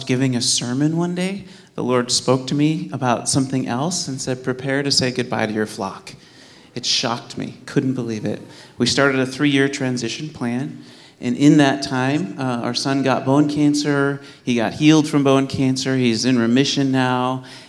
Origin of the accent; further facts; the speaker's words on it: Minnesota, United States; So I came from Minnesota, and they're all from Chicago